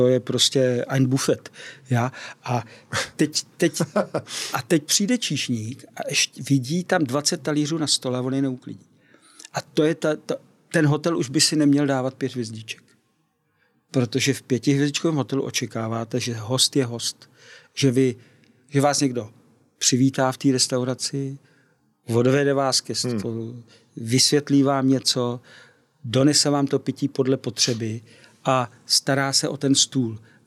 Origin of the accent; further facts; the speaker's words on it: Prague, Czechia; oba dva jsme z Prahy, takže my když jdeme, já bydlím v centru